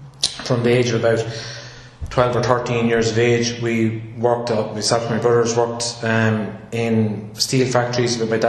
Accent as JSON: {"language": "English", "town": "Ardattin", "region": "County Carlow", "country": "Ireland", "tie": "born or raised there", "said": "I grew up in Ardatton, just up the road here. Went to primary school in Ardatton and then secondary school in Tullow."}